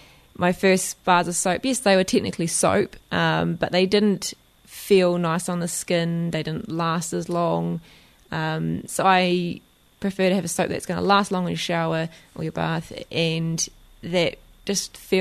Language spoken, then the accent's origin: English; Timaru, Canterbury, New Zealand; Originally, because I'm from Timaru